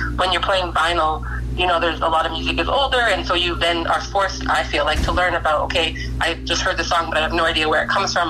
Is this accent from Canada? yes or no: yes; Montreal, Quebec, Canada; growing up in Montreal, in the Chateau, there was just diversity just seemed normal at that point.